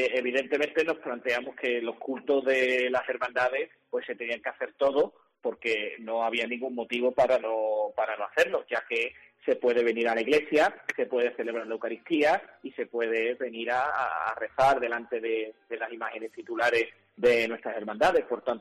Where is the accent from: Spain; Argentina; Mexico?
Spain; Sanlúcar de Barrameda, Andalusia; now in Ubrique, Spain; yo que vengo de la zona de Sanlúcar de Barrameda, que soy natural de allí